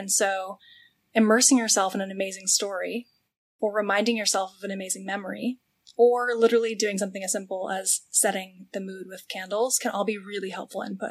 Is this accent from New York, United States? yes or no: yes; New York, United States; So I'm actually an East Coaster, and so is my co-founder. She's from Connecticut, and I'm from New York, and we met in the Bay Area.